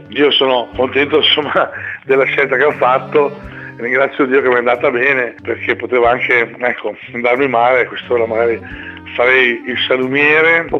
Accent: Veneto, Italy; visto che io sono veneto, anche se tutti pensano che sono romagnolo dal mio accento, purtroppo

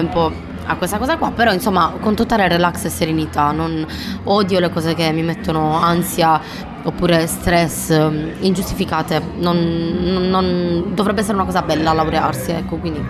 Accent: Tempio Pausania, Sardinia, Italy; io vengo da Tempio, è veramente un paesino di 14.000 abitanti.

